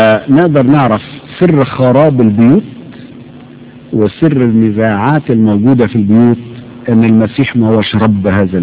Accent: Cairo, Cairo Governorate, Egypt; وعشان كده عندنا في القاهرة مصر بيعملوا دلوقتي كشف طبي على الزوجين قبل الإكليل

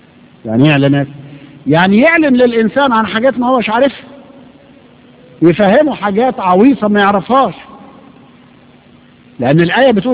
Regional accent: Egypt; أنا أعرف ناس عندنا في مصر جهلة لا يعرفون القراءة والكتابة

